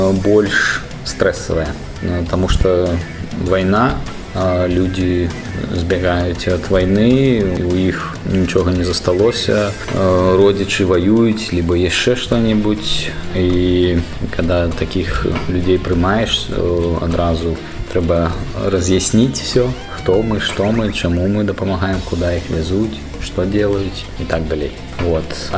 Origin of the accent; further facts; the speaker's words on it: Belarus; Ukrainian is a second language; Я завжди говорив, що я білорус.